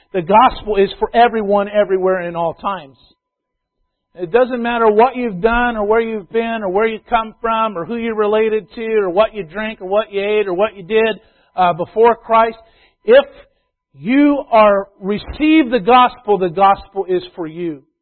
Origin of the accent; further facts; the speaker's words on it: United States; well, sure, you know, I'm an American.